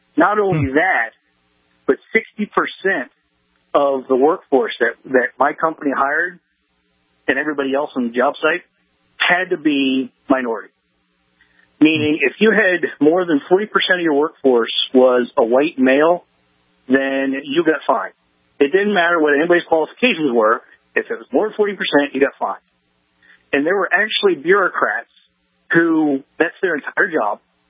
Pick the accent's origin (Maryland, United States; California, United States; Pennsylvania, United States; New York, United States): Pennsylvania, United States; Harrisburg; Right now I'm in New Jersey, but I'm actually from the Harrisburg area in Pennsylvania.